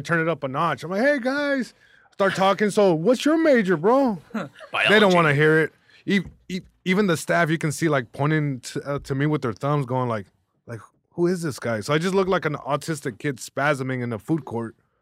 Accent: Long Beach, California, United States; Yeah, I was born here. I was born here, born and raised in Long Beach.

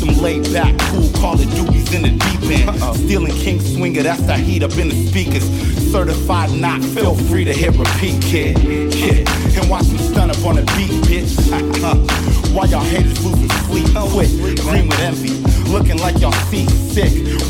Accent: San Diego, California, United States; We're from San Diego, so it's like summertime all year.

